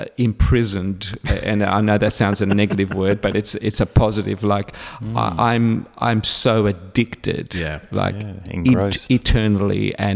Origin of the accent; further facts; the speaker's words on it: Alexandria, Alexandria Governorate, Egypt; I grew up in Alexandria.